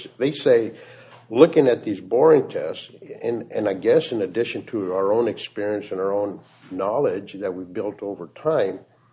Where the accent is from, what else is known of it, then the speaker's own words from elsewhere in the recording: New Mexico, United States; I grew up in New Mexico. I've been to Nogales and a number of times.